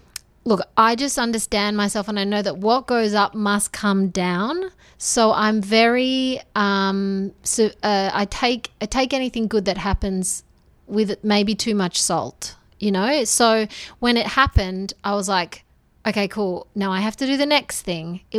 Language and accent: English; Australia; I'm a musician from Australia.